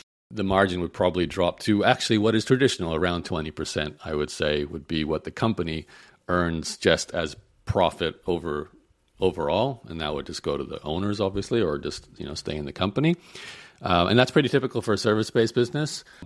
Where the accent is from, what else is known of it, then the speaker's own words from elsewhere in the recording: Australia; I grew up in Australia